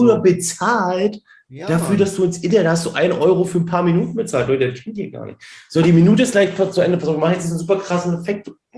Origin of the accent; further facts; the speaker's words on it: Salzwedel, Saxony-Anhalt, Germany; wenn ich bei uns im Osten feiern gehe, ich komme näher Magdeburg. Salzwedel.